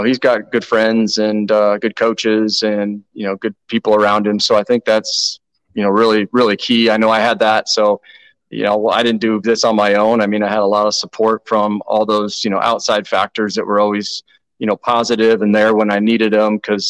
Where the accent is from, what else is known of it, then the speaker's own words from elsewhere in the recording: Nebraska, United States; yes, I am from Nebraska, you know, but I am the first born generation of my family in Nebraska.